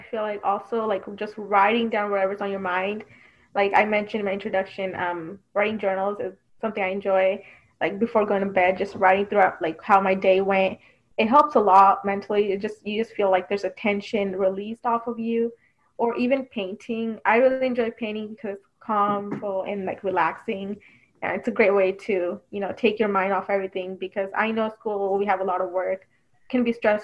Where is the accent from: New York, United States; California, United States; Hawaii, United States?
California, United States; Live Oak; I'm from Live Oak, so that's Northern California.